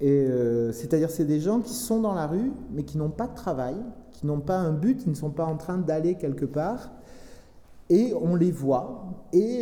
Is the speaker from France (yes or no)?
yes; Bordeaux, Nouvelle-Aquitaine, France; Et je viens de Bordeaux et adolescent, on m'avait raconté cette histoire-là